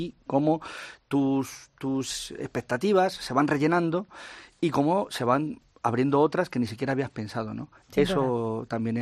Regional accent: Talavera de la Reina, Castilla-La Mancha, Spain; voy a hablar de mi pueblo, de mi ciudad. Pues en Talavera

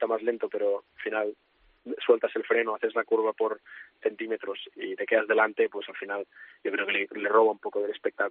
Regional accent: Spain; al final como español, pues también quieres ver a tus compatriotas hacerlo bien

